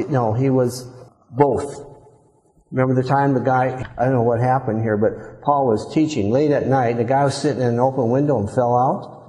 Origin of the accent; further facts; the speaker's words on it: Minnesota, United States; I didn't even get it where I grew up. I grew up in Minnesota. I was living in Florida.